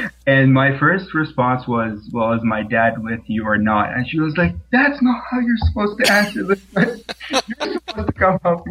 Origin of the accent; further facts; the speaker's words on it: Iran; I grew up in Iran.